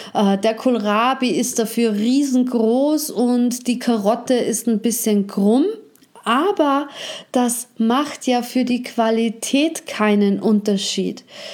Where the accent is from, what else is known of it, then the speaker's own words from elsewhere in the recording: Austria; Bei uns in Österreich ganz charmant Gemüsekisterl.